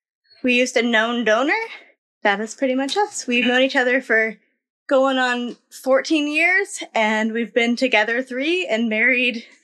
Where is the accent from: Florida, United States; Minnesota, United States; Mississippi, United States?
Florida, United States; Tallahassee; Florida. Tallahassee, Florida.